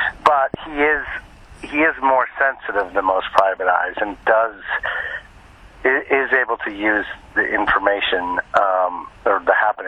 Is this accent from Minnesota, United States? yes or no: yes; Minneapolis, Minnesota, United States; I grew up in Minneapolis. I still have a house there. My kids grew up there. It has a very Scandinavian feel to it